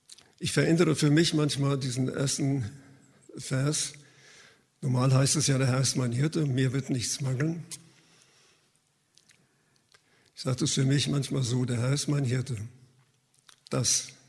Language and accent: German; Frankfurt, Hesse, Germany; Wir hatten bei uns in Frankfurt da in der Nähe einen Platz, wo immer dann Zirkus und diese ganzen Schaubuden und so waren.